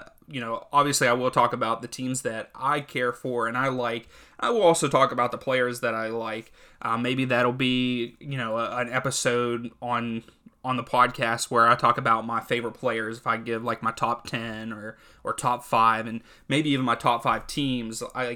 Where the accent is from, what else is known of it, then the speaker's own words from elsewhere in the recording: United States; I really should root for an MLS team. Because that's, you know, it's in my home country and it needs to grow and it is growing.